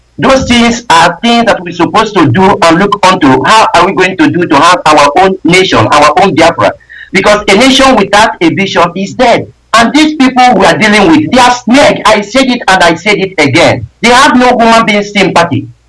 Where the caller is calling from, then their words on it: India; I'm calling from India.